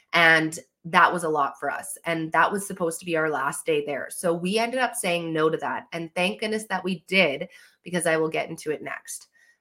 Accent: Saskatchewan, Canada; And it's like, I'm from Saskatchewan. If I wanted a windy vacation, I would have just stayed here in summer, let me tell you.

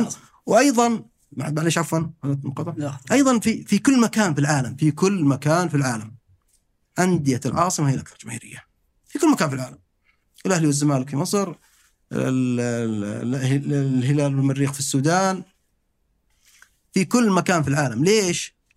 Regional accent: Rafha, Northern Borders, Saudi Arabia; عندنا في الشمال يعني في رفحة كمدينة صغيرة رفحة أيضا منقسمة نصر وهلال.

